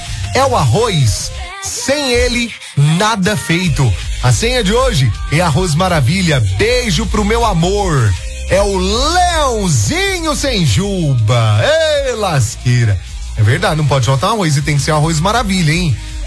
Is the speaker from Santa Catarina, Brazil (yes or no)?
no; Conceição das Pedras, Minas Gerais, Brazil; sou de Conceição das Pedras.